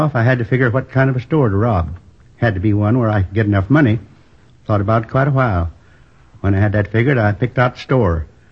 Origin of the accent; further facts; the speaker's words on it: Midwest, United States; I was born in the Middle West. Tiny little town. You probably never heard of it. Isn't on most of the map. Went to school there through the eighth grade.